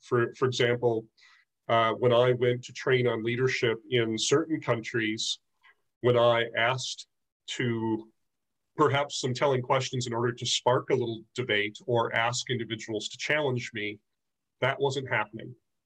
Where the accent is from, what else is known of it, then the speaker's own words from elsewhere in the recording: United States; That needed to adapt more than I was used to as an American.